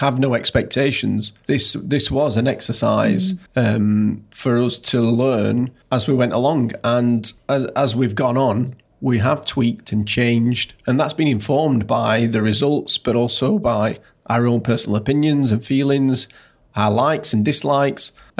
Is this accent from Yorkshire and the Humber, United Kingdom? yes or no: yes; Yorkshire and the Humber, United Kingdom; I'm from Yorkshire.